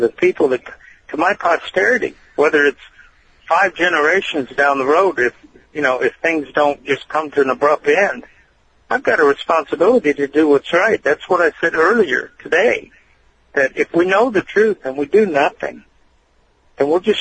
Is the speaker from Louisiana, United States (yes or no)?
no; Detroit, Michigan, United States; than growing up in Detroit and getting in a fight and never getting a punch in.